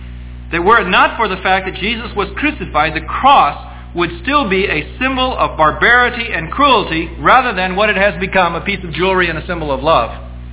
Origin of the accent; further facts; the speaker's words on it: Merced, California, United States; born there; a signature by a physician on it that I was born in Merced, California, September the 1st, 1941.